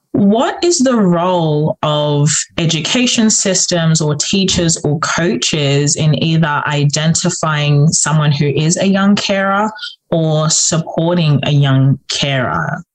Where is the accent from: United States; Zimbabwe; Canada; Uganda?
Zimbabwe; Where I come from, I'm originally from Zimbabwe